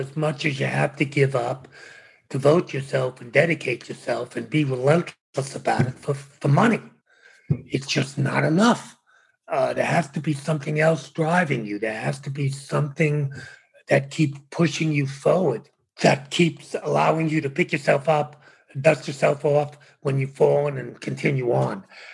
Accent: Brooklyn, New York, United States; also born or lived in The Bronx; I was born in the Bronx, raised in Brooklyn. So I have all the credentials of a gunslinger from the city.

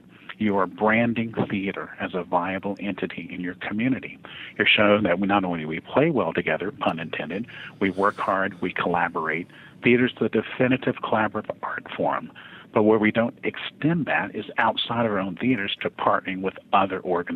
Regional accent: North Carolina, United States; also born or lived in Richmond, Virginia; When I was in Richmond, Virginia, where I lived for 8 years prior to relocating back to my home state of North Carolina

